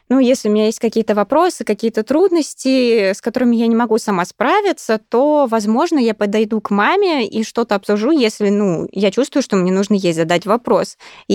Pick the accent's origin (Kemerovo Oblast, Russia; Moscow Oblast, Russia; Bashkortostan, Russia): Moscow Oblast, Russia; мы из Подмосковья команда